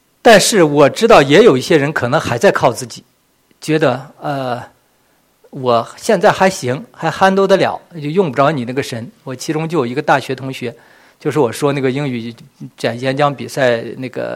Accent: Chifeng, Inner Mongolia, China; 我太太已经先回到我的老家赤峰去了，我就想我也干脆回去就算了。

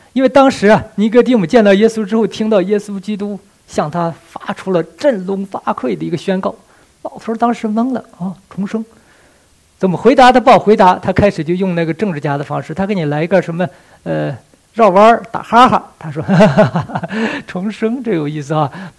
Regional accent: Northeast China, China; accent: Northeastern; 用我们东北话来讲，我实话告诉你吧

